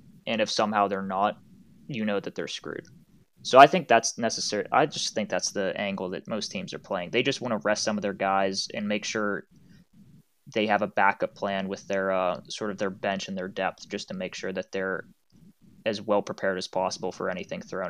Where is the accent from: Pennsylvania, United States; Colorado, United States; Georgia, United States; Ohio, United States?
Pennsylvania, United States; Pittsburgh; And I'll point to my hometown Penguins, that they should have pulled Matt Murray after game one